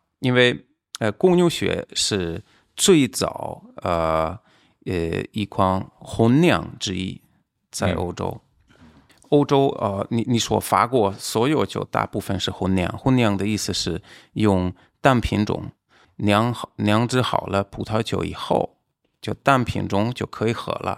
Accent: Hungary; Chinese is a second language; 因为我们匈牙利人本来还是来自亚洲。

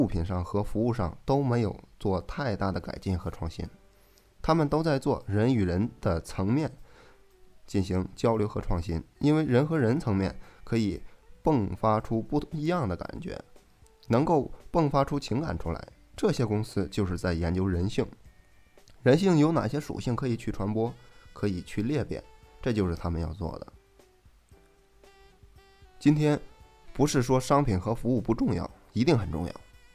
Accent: Xi'an, Shaanxi, China; 举个例子，我家乡是西安的，红富士苹果比较好，我想把这个苹果卖给贾总

